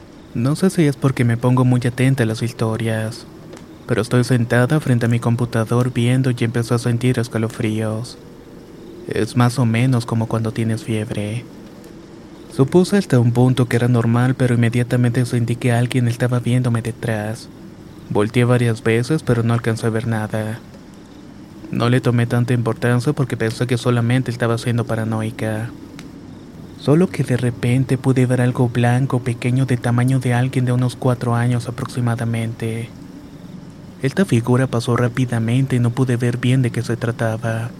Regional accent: San Pedro, Coahuila, Mexico; Soy de San Pedro, Coahuila y tengo 27 años.

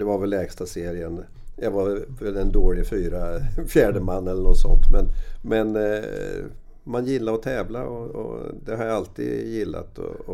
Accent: Rimforsa, Östergötland, Sweden; Varför ska jag spela ett B-lag när jag kan spela hemma i Rimforsa?

